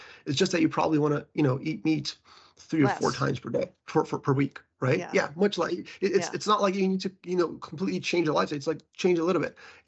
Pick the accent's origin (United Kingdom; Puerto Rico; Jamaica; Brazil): Brazil; I also lived in, you know, in Brazil, in my hometown, where it's dangerous to drive a bike because you don't have the appropriate lanes